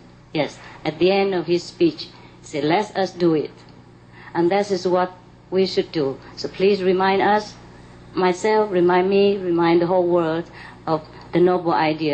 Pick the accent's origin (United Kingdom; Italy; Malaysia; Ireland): United Kingdom; I did not know, as a British, I need a visa for India.